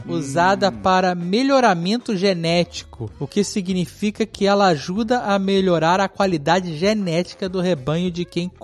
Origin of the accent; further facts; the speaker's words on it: Londrina, Paraná, Brazil; eu sou de Londrina, Paraná.